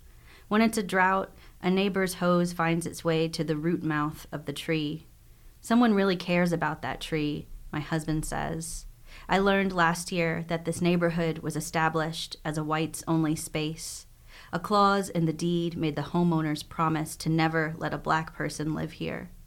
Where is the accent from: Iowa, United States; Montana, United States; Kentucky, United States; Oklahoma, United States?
Kentucky, United States; Lexington; I say I'm from Lexington. And then a lot of times they'll ask me where I was born. And then I'm like, downtown. Good Samaritan Hospital. Like, I was born in Lexington.